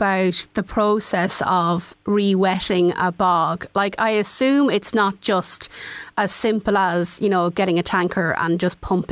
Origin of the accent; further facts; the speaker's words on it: Midlands, United Kingdom; growing up in the Midlands and attending school here